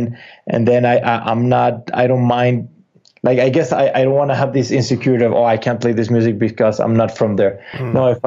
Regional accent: Bogota, Bogotá, Colombia; I am born and raised in Bogota, but I have family, I have Paisa family, you know, from the Medellin region. But I also spend a lot of my summers in Cartagena, and I have a grandfather who was from Cartagena.

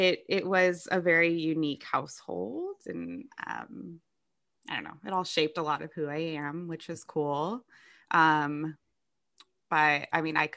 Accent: San Jose, California, United States; So I'm from San Jose, which is in the Bay Area.

